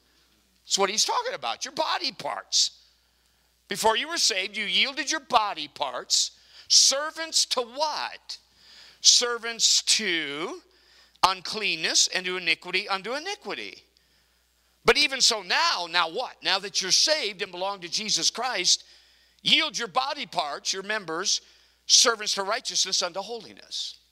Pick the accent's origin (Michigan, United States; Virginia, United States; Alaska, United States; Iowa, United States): Alaska, United States; I'm from Alaska.